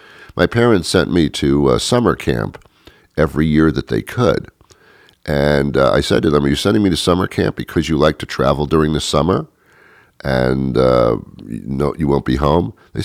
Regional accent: New Jersey, United States; born there; Yes, I've been in New Jersey, and actually, I was born in New Jersey.

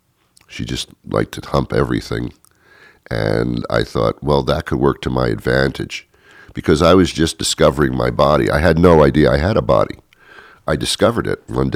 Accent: New Jersey, United States; born there; Yes, I've been in New Jersey, and actually, I was born in New Jersey.

